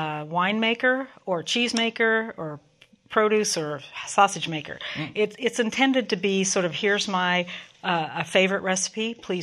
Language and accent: English; Kansas, United States; also born or lived in Bangkok, Thailand; Well, my family is from India, northern India. I was born in Thailand, and then my family came to the U.S. when I was a child, very small child. So I grew up in Kansas.